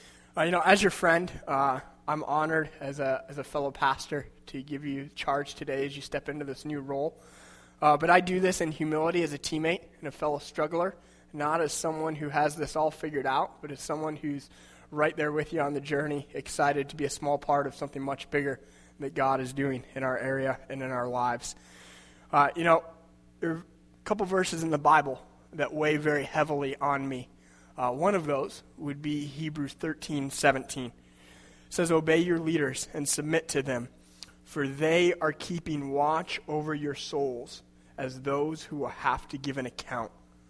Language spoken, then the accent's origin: English; Michigan, United States; Like Tim said, we grew up together in Michigan, attended college in Pennsylvania, and I'm honored to be here with you today in New Jersey.